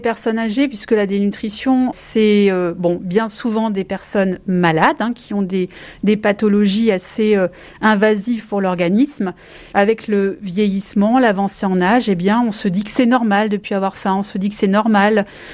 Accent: France; on peut quand même être aussi malnutri chez nous en France, voire dénutri.

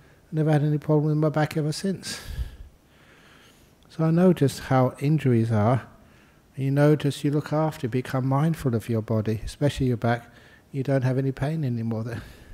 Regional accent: Thailand; now in Perth, Australia; because, you know, I came from Thailand

